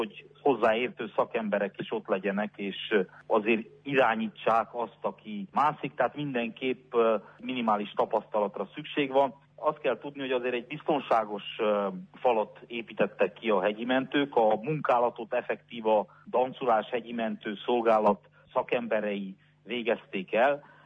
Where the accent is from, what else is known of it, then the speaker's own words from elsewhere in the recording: Gheorgheni, Harghita, Romania; Én gyergyóiként a megyei önkormányzatban alelnöki tisztséget töltök be